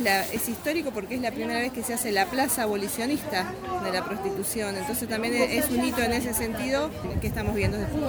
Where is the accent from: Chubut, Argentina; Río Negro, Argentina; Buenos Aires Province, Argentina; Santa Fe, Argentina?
Buenos Aires Province, Argentina; Bahía Blanca; soy de Bahía Blanca